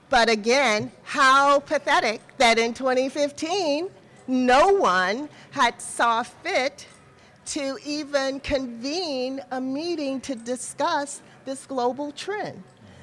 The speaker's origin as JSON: {"language": "English", "region": "South Carolina", "country": "United States", "said": "And then in my home state of South Carolina"}